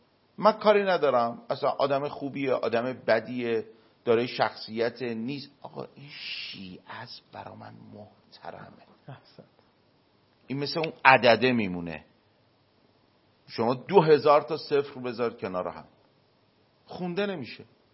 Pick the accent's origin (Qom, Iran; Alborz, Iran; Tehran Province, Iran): Qom, Iran; born there; ما پدرمون شیعه است، مادرمون شیعه است، خودمون شیعه، این تو قم به دنیا اومدیم، مثلا حالا طلبه شدیم